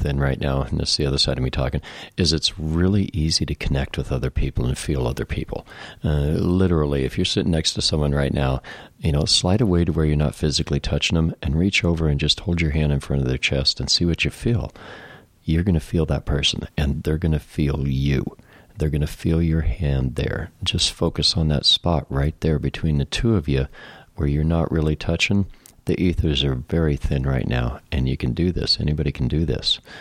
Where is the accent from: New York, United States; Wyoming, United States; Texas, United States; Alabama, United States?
Wyoming, United States; You kidding? I'm from Wyoming. I'm going to bring a rope and a bullwhip.